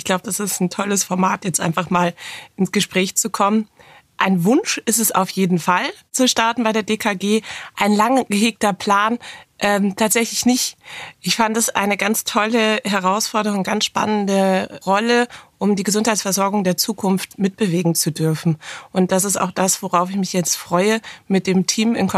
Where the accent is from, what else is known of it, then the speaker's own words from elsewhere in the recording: Berlin, Germany; born there; vom Pass her, das stimmt sogar, da bin ich Berlinerin, ich bin gebürtige Berlinerin und kehre somit zurück jetzt in meine Geburtsstadt. Aber das ist das erste Mal, dass ich hier tatsächlich wirklich lebe